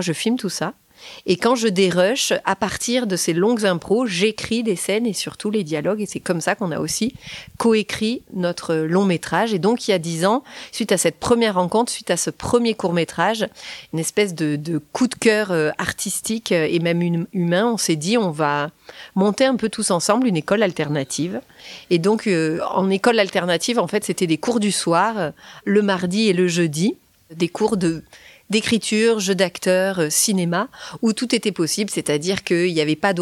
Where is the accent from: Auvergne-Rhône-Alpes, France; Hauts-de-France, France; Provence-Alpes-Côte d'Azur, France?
Provence-Alpes-Côte d'Azur, France; Marseille; moi j'ai grandi à Marseille, mais j'ai fait des études en Belgique, je suis passée par Paris